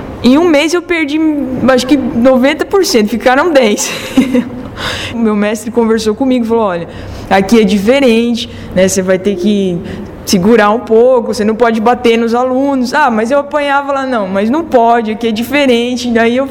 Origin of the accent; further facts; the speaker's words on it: São Paulo, Brazil; now in Londrina, Brazil; Eu já voltei para Londrina, porque eu sou de São Paulo, né?